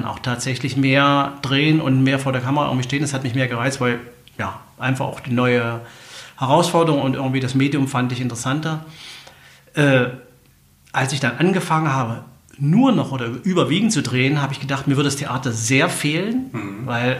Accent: Erfurt, Thuringia, Germany; moved away as an adult; also born or lived in Leipzig; now in Stuttgart, Germany; Als Erfurter nach Stuttgart kommt man über die Arbeit. Also, von Erfurt weg bin ich zum Studium gegangen nach Leipzig.

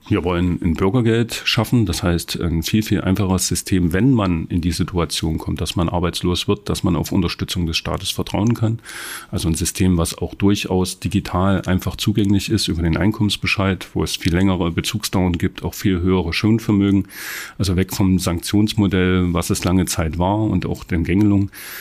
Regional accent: Saxony, Germany; Ich bin selber, wie gesagt, im Erzgebirge aufgewachsen.

